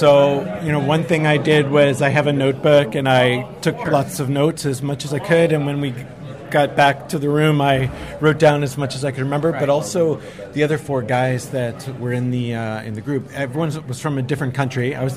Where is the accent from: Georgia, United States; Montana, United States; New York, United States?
Georgia, United States; Atlanta; because I'm from Atlanta and it's a 6-hour difference